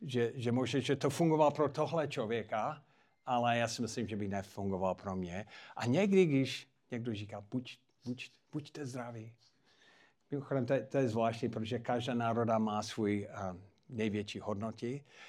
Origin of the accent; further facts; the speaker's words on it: United States; accent: American; Czech is a second language; now in Czech Republic; já jsem taky Čech v poslední době. Já jsem dostal české občanství. I když stále mám americký přízvuk, já jsem jeden z vás.